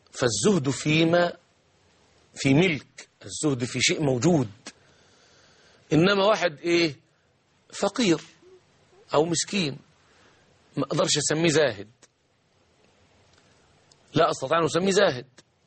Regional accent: Egypt; تباع عندنا في مصر، تباع في السعودية، وتباع في سوريا

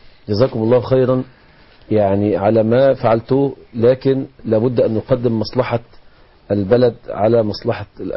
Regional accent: Egypt

